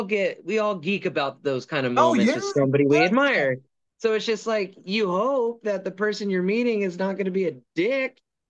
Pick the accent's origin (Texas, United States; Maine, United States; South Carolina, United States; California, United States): California, United States; Temecula; because we're from Temecula. We got to have all the wineries and Old Town